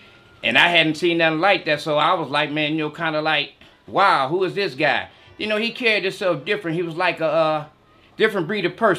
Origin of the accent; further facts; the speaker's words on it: Detroit, Michigan, United States; Yeah, I've been around Southwest Detroit since I was about 2 years old.